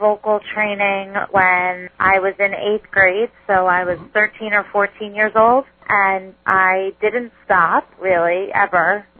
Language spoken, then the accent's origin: English; Springfield, New Jersey, United States; also born or lived in Short Hills; I was born in Short Hills, but I have been living in Springfield my whole life.